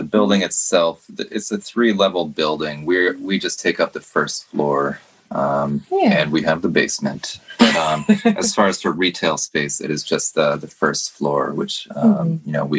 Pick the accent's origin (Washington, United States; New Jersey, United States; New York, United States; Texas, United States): New Jersey, United States; I grew up in New Jersey, but my grandparents moved to Vermont back in, they bought some land and built a house back in the late 70s and early 80s.